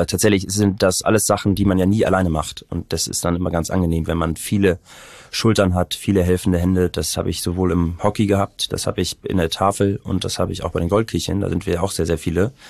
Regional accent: Hamburg, Germany; ich bin in Walddörfern aufgewachsen, da ist es auch noch echt sehr, sehr ruhig.

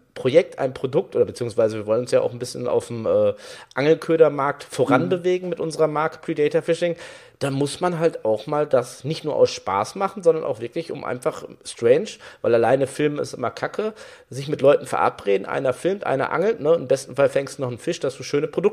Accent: North Rhine-Westphalia, Germany; also ich komme ja aus NRW

